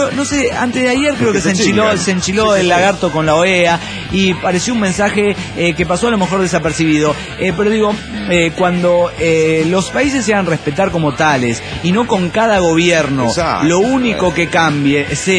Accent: Mexico; de Server City, México.

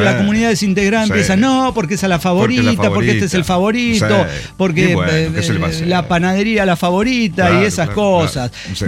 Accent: Victoria, Entre Ríos, Argentina; allá en Victoria, mis pagos, mi tierra querida

